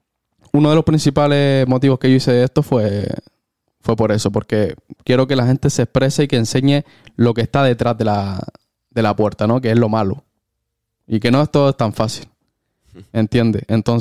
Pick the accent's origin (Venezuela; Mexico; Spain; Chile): Chile; yo soy chileno y mi padre era músico.